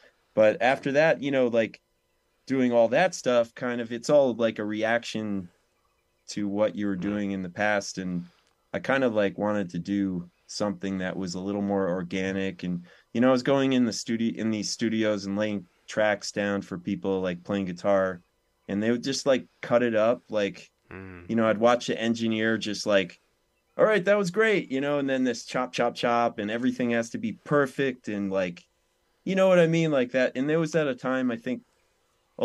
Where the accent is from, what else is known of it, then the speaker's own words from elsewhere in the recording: New York, United States; And those guys were a lot younger than me and stuff, and they're from Boston. I'm a New Yorker.